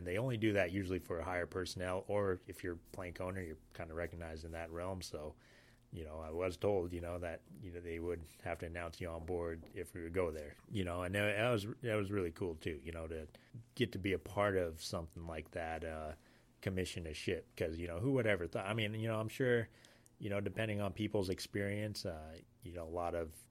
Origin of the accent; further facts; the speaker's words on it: Hoonah, Alaska, United States; growing up in Hoonah's taught me, you know, things that helped me cope with the military.